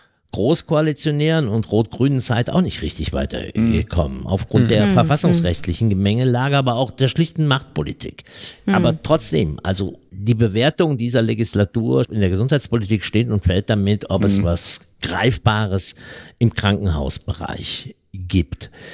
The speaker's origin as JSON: {"language": "German", "region": "Eifel", "country": "Germany", "said": "Ich weiß, wovon ich rede, ich komme aus der Eifel."}